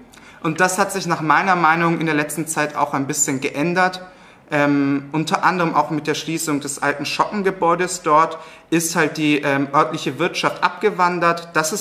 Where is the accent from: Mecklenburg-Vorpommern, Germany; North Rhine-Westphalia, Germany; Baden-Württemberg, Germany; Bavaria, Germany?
Bavaria, Germany; Nuremberg; ich bin selber ja in der Südstadt geboren, in Lichtenhof, bin dann aufgewachsen in Gebitzenhof-Steinbüll teilweise und auch eben in Lichtenhof und habe mich auch in Hummelstein aufgehalten, also ich kenne mich in der Südstadt ganz gut aus